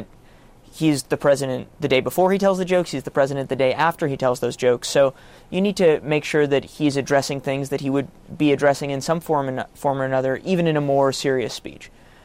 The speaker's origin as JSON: {"language": "English", "town": "New York City", "region": "New York", "country": "United States", "tie": "born or raised there", "said": "I grew up in New York City, so I used to go to amateur nights and do stand-up."}